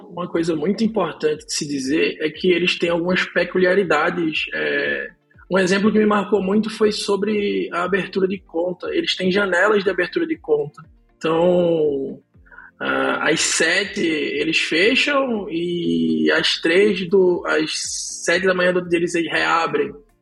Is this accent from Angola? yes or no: no; Brazil; Embraer porque eu sou brasileiro.